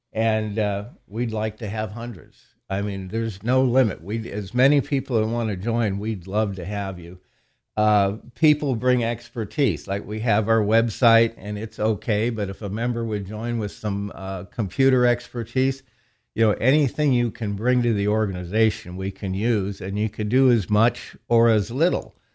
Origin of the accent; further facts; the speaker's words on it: Rockville, Indiana, United States; But you would start, say, I'm from Rockville, so we'd start at the depot in Rockville, go over the covered bridge, and then down the trail, headed due south, through Catlin, through Jessup, go through the middle of Rosedale.